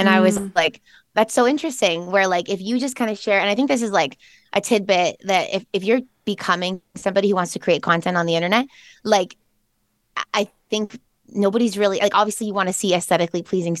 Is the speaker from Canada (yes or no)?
yes; Canada; I'm Canadian